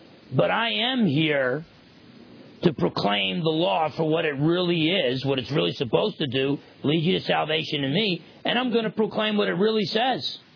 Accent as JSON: {"language": "English", "region": "New Jersey", "country": "United States", "tie": "born or raised there", "said": "And where I grew up in New Jersey, that was a possibility."}